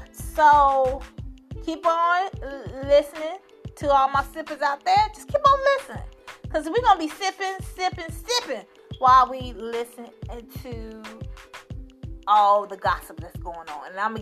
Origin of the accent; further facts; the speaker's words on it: Chicago, Illinois, United States; She's another Chicagoan, the Brat, you know, West Side. That's where she's from. I'm from the South Side.